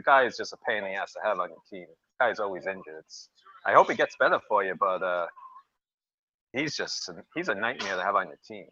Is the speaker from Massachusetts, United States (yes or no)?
yes; Boston, Massachusetts, United States; But I'm from Boston, so you know